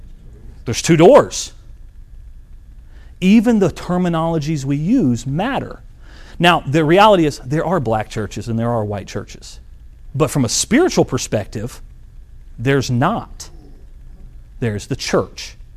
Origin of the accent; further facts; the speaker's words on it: Italy; English is a second language; because I grew up in Italy, I learned English later on when I was 14.